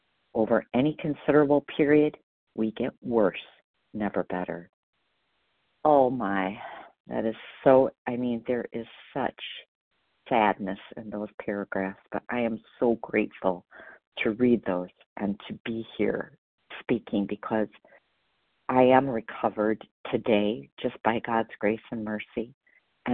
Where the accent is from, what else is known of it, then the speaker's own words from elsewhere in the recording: Wisconsin, United States; I'm from Wisconsin, by the way.